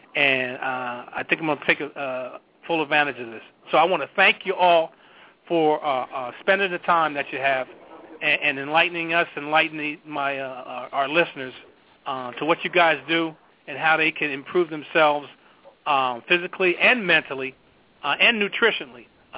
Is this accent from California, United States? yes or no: no; New Jersey, United States; I'm born and raised in Jersey, so I have affinity